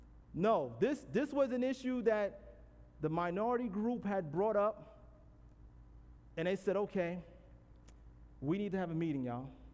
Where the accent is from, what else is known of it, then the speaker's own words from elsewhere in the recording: New York, United States; born there; You know, I was born in New York. You know, it's a melting pot of all kind of immigrants.